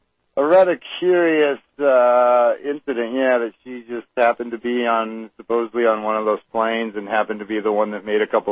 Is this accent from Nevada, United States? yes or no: no; Torrance, California, United States; I did grow up in the area. I was born and raised. I was actually born and raised in Torrance, suburb of L.A., and I've lived my entire life, 51 years now, in various parts of the L.A. area.